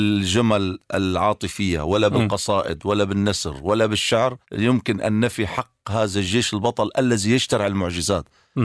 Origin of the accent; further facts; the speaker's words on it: Syria; لأن نحن كسوريين إرادة الحياة لا يمكن لأحد أن يقتل إرادة الحياة